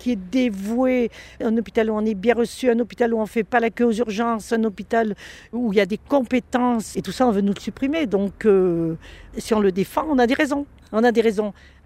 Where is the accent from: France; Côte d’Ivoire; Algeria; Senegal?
France; Landogne, Auvergne-Rhône-Alpes; born there; Moi, je ne suis pas née à Ambert, je suis née à Henri Combraille. Je suis née à Landogne.